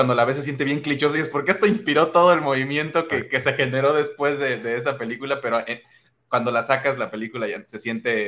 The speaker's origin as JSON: {"language": "Spanish", "town": "Chilchota", "region": "Michoacán", "country": "Mexico", "said": "Soy de Chilechota, Michoacán, entonces no soy nadie para juzgar de dónde es la gente."}